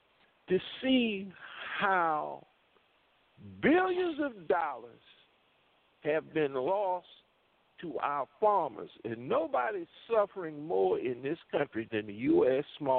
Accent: Dillon, South Carolina, United States; I grew up right near Myrtle Beach, South Carolina. I come from a small town called Dillon, South Carolina. So I grew up in the fields

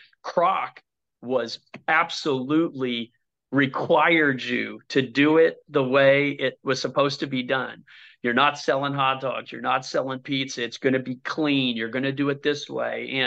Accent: Brookston, Indiana, United States; I'm a kid from Brookston, Indiana.

